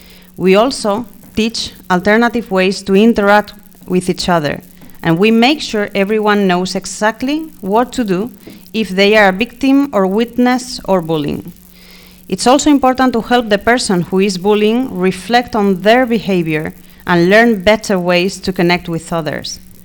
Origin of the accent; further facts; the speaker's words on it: Spain; now in Jeddah, Saudi Arabia; I am the new school psychologist here at Lycée Français Jeddah. I am from Spain, and I live in Jeddah with my husband and my two wonderful children.